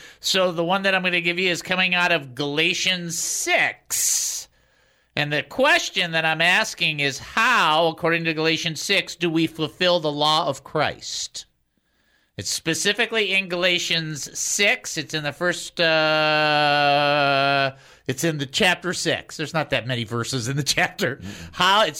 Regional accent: Detroit, Michigan, United States; Well, I am from Detroit, but still not my fault.

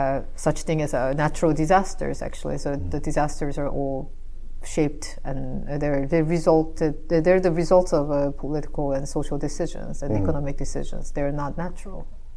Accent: South Korea; I'm from South Korea

